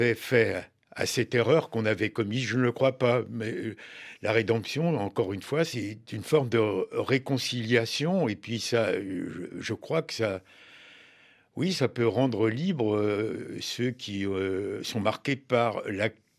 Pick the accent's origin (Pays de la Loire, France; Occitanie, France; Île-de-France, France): Pays de la Loire, France; born there; also born or lived in Brittany / Lebanon; Moi, je me sens en effet, je suis né en Mayenne, j'ai vécu en Bretagne, je me sens un peu mayennais, un peu breton, un peu landais. Et quelque part, je me sens un peu libanais aussi. J'ai vécu 3 années